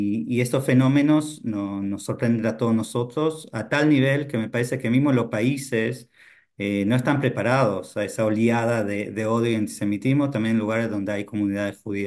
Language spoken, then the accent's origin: Spanish; Israel; Yo soy israelí, nacido en Israel, que hasta que empecé a hacer diferentes misiones En Latinoamérica viví y conviví en Israel. Es más, mi última residencia era en Yafo, que es una ciudad mixta, ¿no? Israelí-árabe.